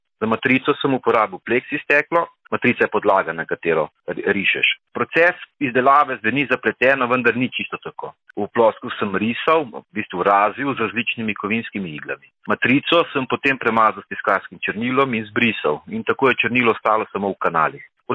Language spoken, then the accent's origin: Slovenian; Metlika, White Carniola, Slovenia; moved away as an adult; Jaz sem Belokranjec, natančneje Metličan.